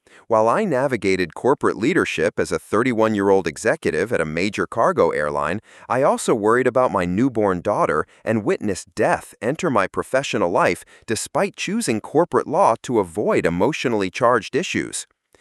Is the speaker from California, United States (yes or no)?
no; Walterboro, South Carolina, United States; Growing up in Walterboro, South Carolina, I witnessed firsthand the stark reality of America's forgotten towns. Once thriving communities like mine now stand as monuments to economic abandonment